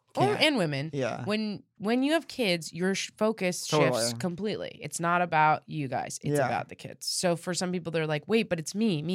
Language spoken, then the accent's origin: English; Denver, Colorado, United States